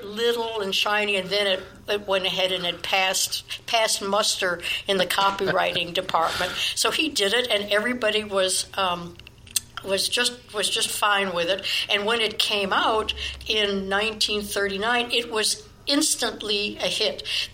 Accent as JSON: {"language": "English", "town": "Chicago", "region": "Illinois", "country": "United States", "tie": "born there", "said": "I was born in Chicago. Maybe that's why I'm 3,000 years old because something has to do with Chicago."}